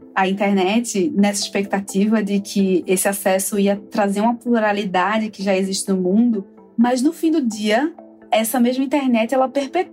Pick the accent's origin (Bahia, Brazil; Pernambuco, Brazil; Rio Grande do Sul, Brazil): Pernambuco, Brazil; Recife; Eu sou de Recife e é uma cidade maravilhosa que eu amo.